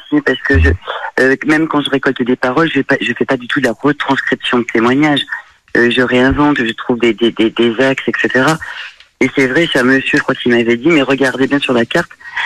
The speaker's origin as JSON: {"language": "French", "town": "Clermont-Ferrand", "region": "Auvergne-Rhône-Alpes", "country": "France", "said": "Moi, je suis originaire de Clermont-Ferrand"}